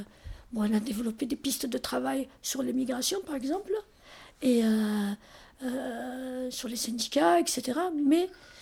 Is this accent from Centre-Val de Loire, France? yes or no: no; Marseille, Provence-Alpes-Côte d'Azur, France; born there; c'est une banlieue rouge, l'Estaque. Je suis née à l'Estaque.